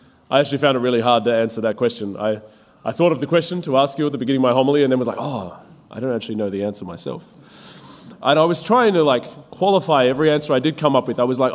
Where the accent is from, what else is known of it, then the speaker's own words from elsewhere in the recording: Melbourne, Victoria, Australia; I've grown up in Melbourne. Think of a little boy growing up in Melbourne